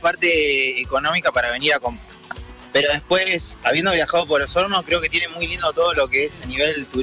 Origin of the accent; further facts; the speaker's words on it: Argentina; No, somos Argentina.